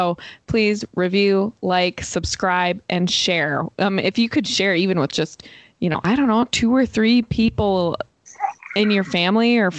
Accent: United States; as an American, somebody who has lived in America my entire life.

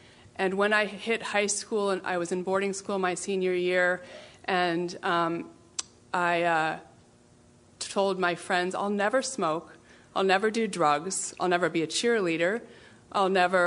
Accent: Los Altos, California, United States; So I grew up down in Los Altos. I was adopted when I was about 4 months old.

